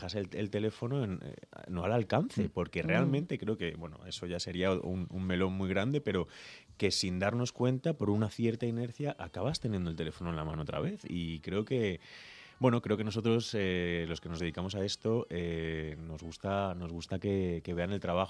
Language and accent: Spanish; Madrid, Community of Madrid, Spain; also born or lived in Córdoba, Spain; yo nací en Córdoba y me gusta mucho haber nacido en el sur. Y lo que pasa es que a los 4 años añitos ya estaba en Madrid. O sea, ajá, que soy un madrileño de adopción, pero un madrileño casi de sangre, casi.